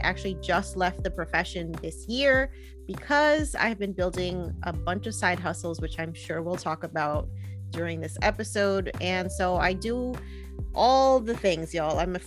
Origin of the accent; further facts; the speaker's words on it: New Jersey, United States; Yeah, no, I grew up in New Jersey.